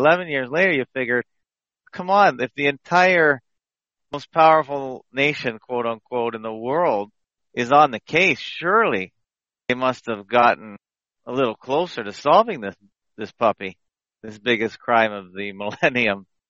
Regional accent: Canada; And I am a Canadian and an American citizen

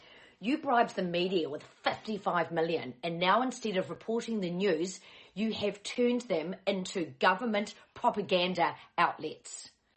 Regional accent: Auckland, New Zealand; and I'm from Auckland, New Zealand.

